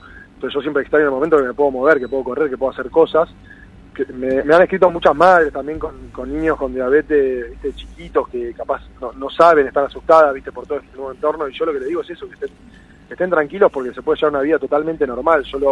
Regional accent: Argentina; soy el primer argentino con diabetes en ganar una medalla.

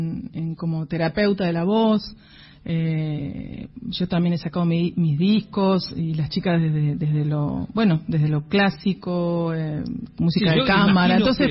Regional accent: Córdoba, Argentina; Venimos de Córdoba.

